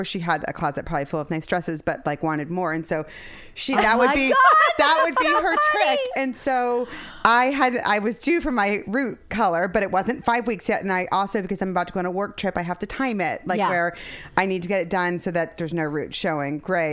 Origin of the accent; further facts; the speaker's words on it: Ohio, United States; And, you know, growing up in Ohio, you know, she didn't work.